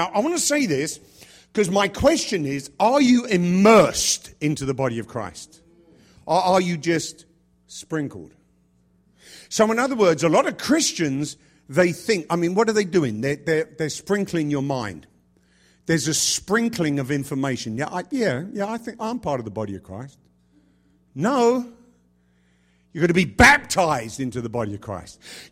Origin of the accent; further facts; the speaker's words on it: England, United Kingdom; now in United States; I came from a pretty good nation. And as an Englishman, I consider it a privilege to be an American.